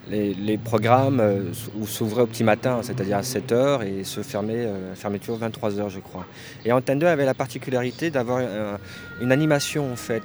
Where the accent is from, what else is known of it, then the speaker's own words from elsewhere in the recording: Lyon, Auvergne-Rhône-Alpes, France; moi je suis un Lyonnais. Je suis né à Lyon, j'ai grandi à Lyon. Et voilà, je suis issu de ce qu'on appelle une double culture. Mes parents sont algériens.